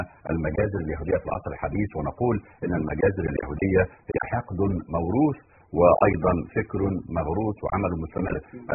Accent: Egypt; عندنا في مصر

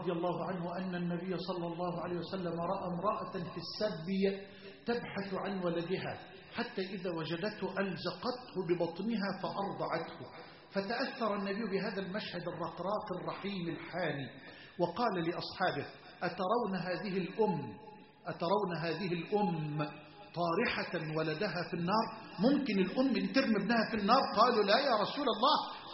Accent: Egypt; اللهم اجعل بلدنا مصر أمنا أمانا سخاء رخاء

